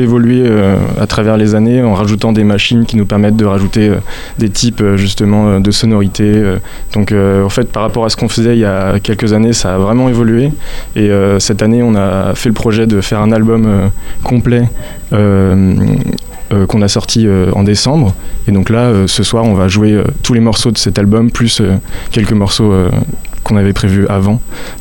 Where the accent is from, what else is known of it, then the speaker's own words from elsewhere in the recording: Lyon, Auvergne-Rhône-Alpes, France; now in Germany; Non, j'ai fait mes études à Toulouse, mais je suis lyonnais. Maintenant, j'habite en Allemagne